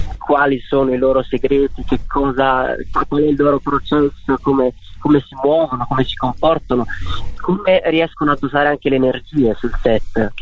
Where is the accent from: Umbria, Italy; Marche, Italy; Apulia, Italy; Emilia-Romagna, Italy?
Apulia, Italy; No, non siamo parenti, però siamo pugliesi entrambi e c'è anche una vaga somiglianza.